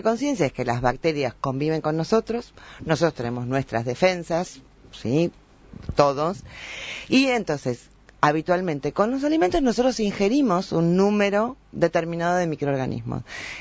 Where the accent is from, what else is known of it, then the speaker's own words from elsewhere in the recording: Buenos Aires, Argentina; soy de Buenos Aires